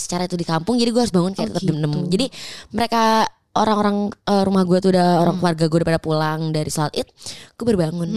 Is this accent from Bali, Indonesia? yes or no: no; Tasikmalaya, West Java, Indonesia; Kampung gue kan di Tasik ya. Pokoknya pedalaman banget, parah di tengah gunung, tengah hutan.